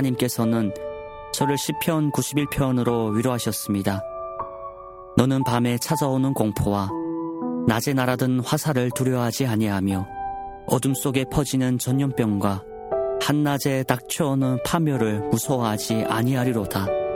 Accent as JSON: {"language": "Korean", "country": "North Korea", "tie": "born or raised there", "said": "저희 고향 북조선 땅을 위해서도"}